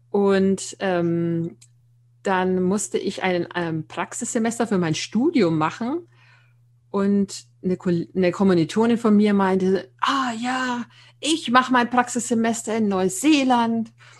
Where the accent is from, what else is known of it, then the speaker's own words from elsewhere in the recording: Nuremberg, Bavaria, Germany; Ja, ich bin 41 Jahre alt, komme ursprünglich aus Nürnberg, was man vielleicht auch hört.